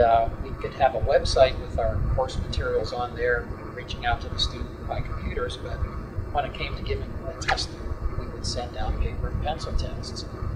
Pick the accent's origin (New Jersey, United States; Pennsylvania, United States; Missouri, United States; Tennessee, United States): Pennsylvania, United States; I was born in Pennsylvania.